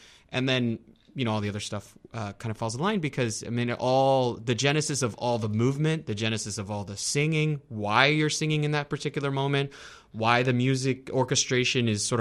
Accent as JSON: {"language": "English", "town": "San Antonio", "region": "Texas", "country": "United States", "tie": "born or raised there", "said": "I grew up in San Antonio, Texas."}